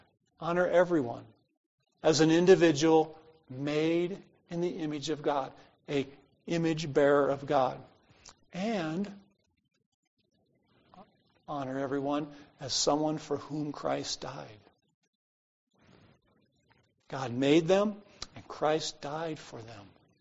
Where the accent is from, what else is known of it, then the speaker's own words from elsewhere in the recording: United States; And that sure cuts across my grain as an American.